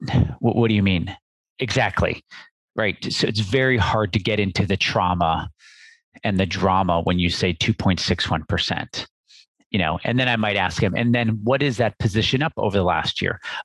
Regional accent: Midwest, United States; I'm from the Midwest, pop

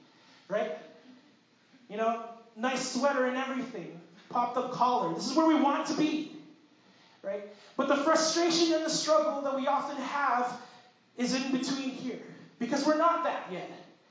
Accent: Philippines; As you know, I'm Filipino.

